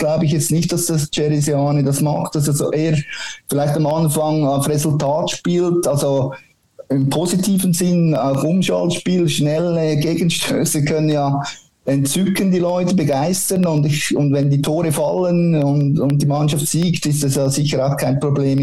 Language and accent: German; Switzerland; Auch bei uns in der Schweiz